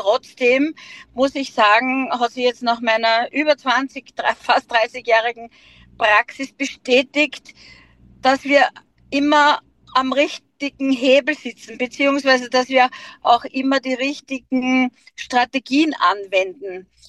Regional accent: Lower Austria, Austria; Ich bin heute in Mostviertel, ich bin in meiner Heimat unterwegs, im Scheibs und im Buchenstuben bin ich jetzt gerade

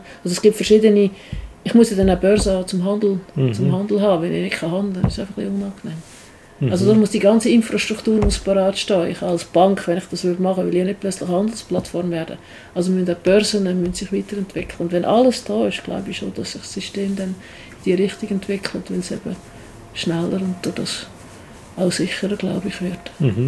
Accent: Switzerland; Für uns als Schweizer, glaube ich, weil wir kriegen den Lohn in Schweizer Franken, zahlen in Schweizer Franken

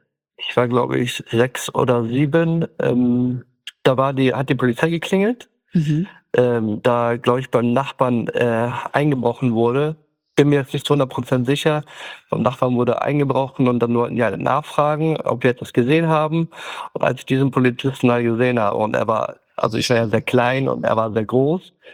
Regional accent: Kars, Kars Province, Turkey; German is a second language; now in Germany; wir sind ja Kurden aus der Türkei. Mhm. Wir kommen ja aus der Grenze Armenien, aus Kars 36.

